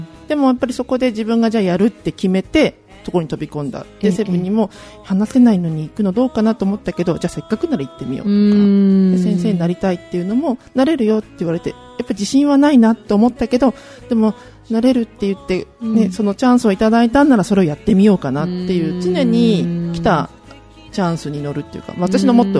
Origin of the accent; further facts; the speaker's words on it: Miyagi, Japan; 私、地元が宮城なんですね。仙台から1時間ぐらい離れたところではあるんですけども、